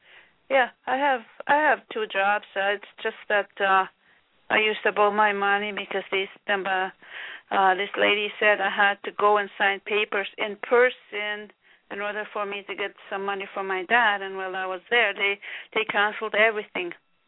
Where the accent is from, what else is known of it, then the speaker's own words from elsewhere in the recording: Northwest Territories, Canada; I'm from the Northwest Territories.